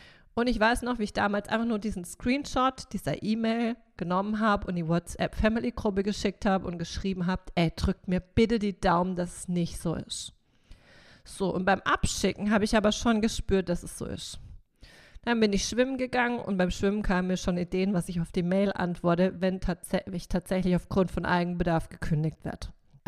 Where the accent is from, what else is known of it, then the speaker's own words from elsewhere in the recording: Rheinstetten, Baden-Württemberg, Germany; also born or lived in Karlsruhe; now in Stuttgart, Germany; Ich komme ursprünglich aus Rheinstetten, bin aber in Karlsruhe geboren, weil Rheinstetten halt kein Krankenhaus hat. Aber per se war ich, bis ich vor 11 Jahren nach Stuttgart gezogen bin, Rheinstettenerin.